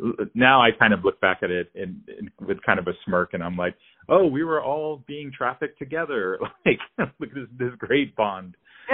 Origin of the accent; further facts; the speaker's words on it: Tarrytown, New York, United States; when I was growing up in Tarrytown, I was in Tarrytown, New York. It was like elementary, middle school age.